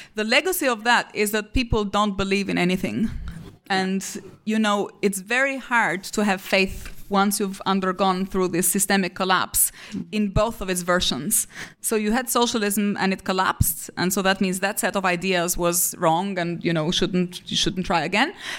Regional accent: Albania; and also in Albania, in my home country

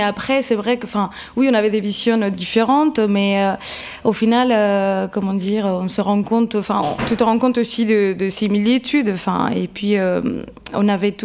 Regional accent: Spain; t'es suédois, t'es allemande, je suis espagnole

